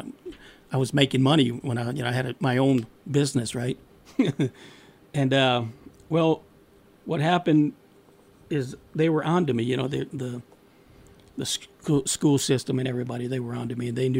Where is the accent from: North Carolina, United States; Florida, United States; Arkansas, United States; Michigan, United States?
Michigan, United States; Detroit; Yeah, and I grew up in Detroit. Well, till I was 12, I didn't really grow up there, you know.